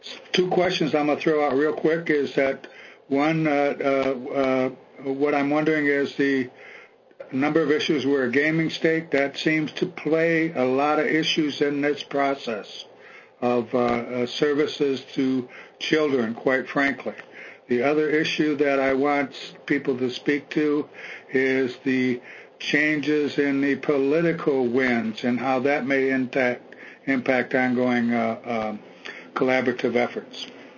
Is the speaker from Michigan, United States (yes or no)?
yes; Michigan, United States; I'm from Michigan.